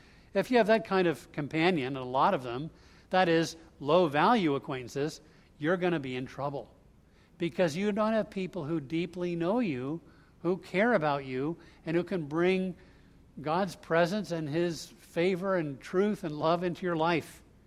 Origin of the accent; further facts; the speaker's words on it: Vancouver, British Columbia, Canada; I'm from Vancouver, eh?